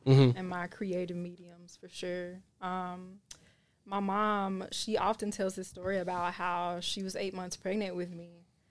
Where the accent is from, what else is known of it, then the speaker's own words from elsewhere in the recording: Spring Hill, Louisiana, United States; I'm from Spring Hill, Louisiana.